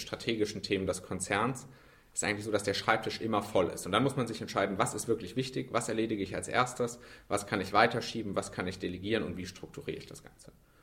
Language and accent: German; Southern Germany, Germany; Ich glaube, als Süddeutscher kann ich sagen